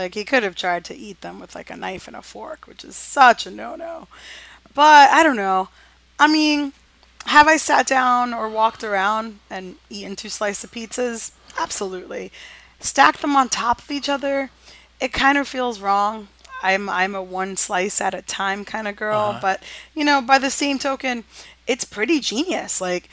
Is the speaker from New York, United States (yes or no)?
yes; Astoria, New York, United States; I'm from Astoria, so cloudy with a chance of gyros.